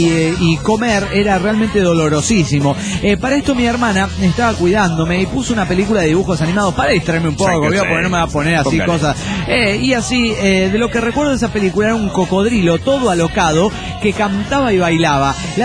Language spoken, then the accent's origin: Spanish; Guadalajara, Jalisco, Mexico; de Guadalajara.